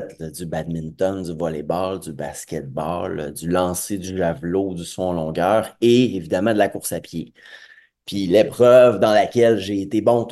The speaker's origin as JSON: {"language": "French", "town": "Mashteuiatsh", "region": "Quebec", "country": "Canada", "tie": "born or raised there", "said": "Moi, j'ai grandi à Machetewiat, j'ai passé toute ma jeunesse là"}